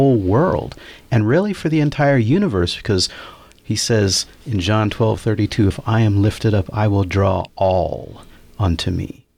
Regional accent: Hawaii, United States; Well, I grew up in Hawaii, about 4,000 plus miles away from all my extended family

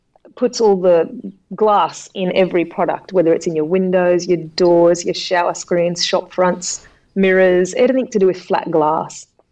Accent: Australia; I came from Australia because I'd gone home by then.

